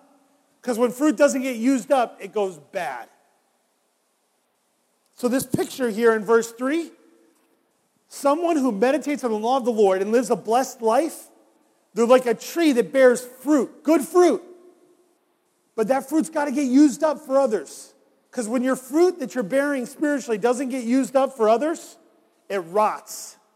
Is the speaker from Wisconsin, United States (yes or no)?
no; New York, United States; I grew up in New York. I grew up outside of Syracuse, and it's apple country up there.